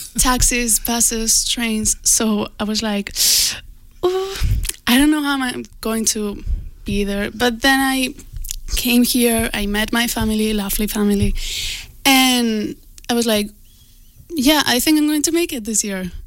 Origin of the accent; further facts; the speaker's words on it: Barcelona, Catalonia, Spain; I'm from Barcelona, that it's, I live in a town near Barcelona, so I'm used to, like, the city